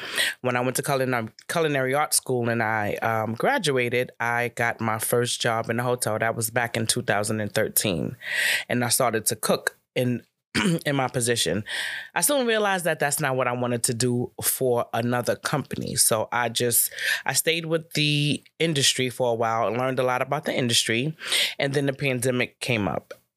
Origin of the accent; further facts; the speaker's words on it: New York City, New York, United States; also born or lived in Southern United States; So actually, I grew up in New York in the late 70s, early 80s, when there was the horrible crack era. My mother and my siblings, we all went down south, and I went to high school down south.